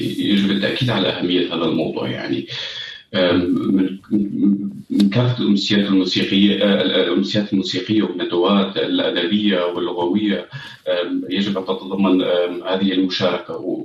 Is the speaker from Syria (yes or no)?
yes; Syria; now in Germany; نحن بنعيش بدولة ديمقراطية مثل ألمانيا، بنعيش فيها منذ أكثر من عقد تقريبا، نحن كسوريين بالأخص.